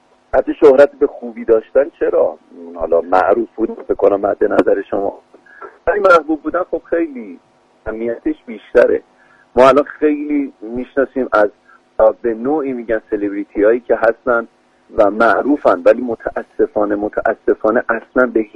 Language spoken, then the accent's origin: Persian; Iran; یه ادای دل خیلی کوچیک داشته باشم به وطنم، به کشورم ایران